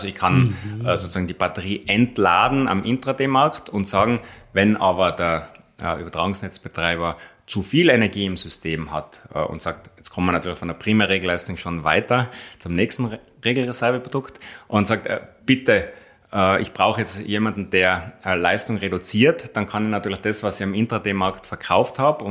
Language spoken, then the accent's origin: German; Austria; Und da müssen wir als Österreicher einen Beitrag leisten